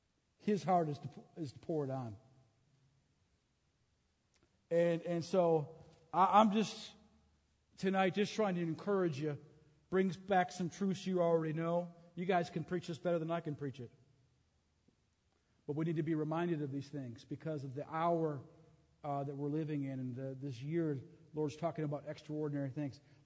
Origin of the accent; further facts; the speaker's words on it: Minnesota, United States; And I know about edify because I'm from Minnesota.